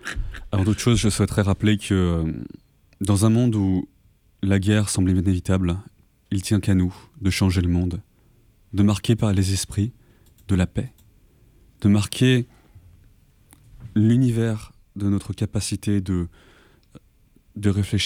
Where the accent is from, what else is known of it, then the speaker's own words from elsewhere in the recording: France; Et telle est la question aujourd'hui en tant que Français que je me pose